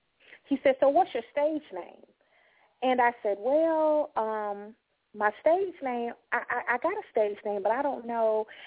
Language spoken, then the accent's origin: English; Deerfield Beach, Florida, United States; I'm from South Florida. I'm actually from the Fort Lauderdale region. I'm from a town called Deerfield Beach, Florida.